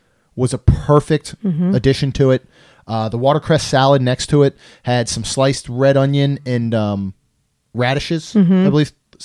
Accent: Maryland, United States; I grew up in Maryland.

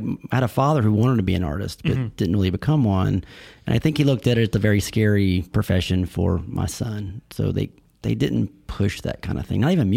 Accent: Mobile, Alabama, United States; I grew up in, I'm a native of Mobile, Alabama. I'm a Port City Azalea boy.

